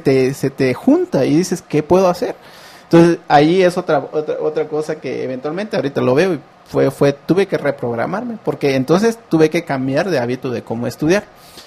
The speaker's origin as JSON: {"language": "Spanish", "town": "Santa Eulalia", "region": "Huehuetenango", "country": "Guatemala", "tie": "born there", "said": "Mira, el regreso, bueno, ya había regresado a Santa Eulalia porque abrimos dos laboratorios ahí de computación hace como tres años."}